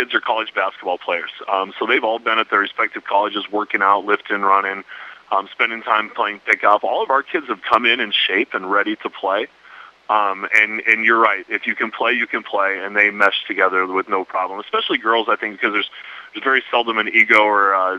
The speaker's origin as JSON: {"language": "English", "region": "Nebraska", "country": "United States", "said": "she's like, oh, I'm from Western Nebraska … I was too, so I know what that's like."}